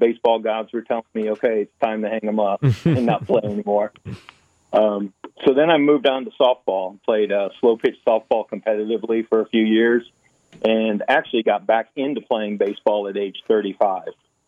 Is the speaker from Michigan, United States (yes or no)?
yes; Detroit, Michigan, United States; Okay, well, I was born in the Detroit area, mm-hmm. Detroit, Michigan, and spent my early years just following the Tigers, you know, on the radio and TV.